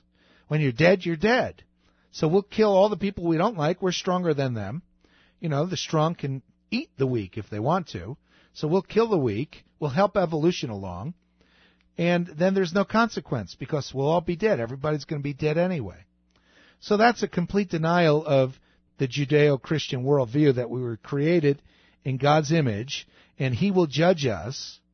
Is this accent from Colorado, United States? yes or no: yes; Colorado, United States; We're in Kansas City, and people heard we're from Colorado